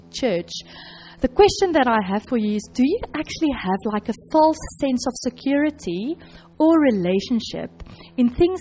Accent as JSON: {"language": "English", "town": "Johannesburg", "region": "Gauteng", "country": "South Africa", "said": "But I am from Johannesburg, which is a summer rainfall region in South Africa. So I'm not used to the winter rain."}